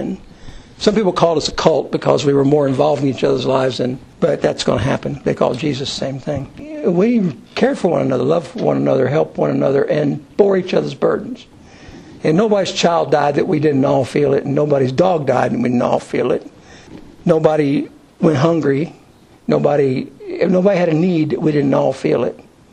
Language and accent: English; Owensboro, Kentucky, United States; I remember in where I came from in Owensboro, the first thing you did when you wanted to build a church is you built the barbecue pit.